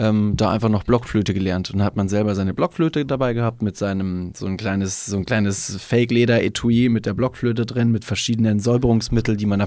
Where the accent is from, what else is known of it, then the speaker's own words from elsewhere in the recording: Bavaria, Germany; Also ich komme aus Bayern